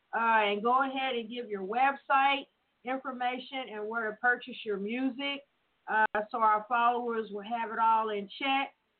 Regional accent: Evansville, Indiana, United States; And to mention, I'm from Evansville, Indiana, and I want to take a shout out to Tuffy Wydell.

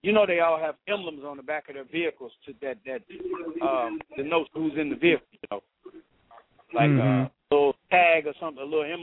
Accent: New Orleans, Louisiana, United States; I'm from New Orleans

